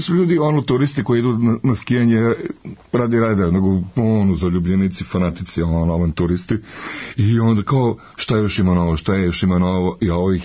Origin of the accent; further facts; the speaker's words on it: Pristina, Kosovo; ja sam rođen u Prištini i tamo sam završio akademiju